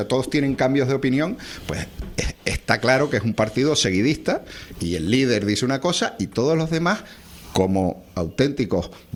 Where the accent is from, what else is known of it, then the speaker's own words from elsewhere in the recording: Spain; porque obviamente yo soy español, vivo aquí, trabajo aquí, cotizo aquí y no tengo ninguna intención de irme de aquí.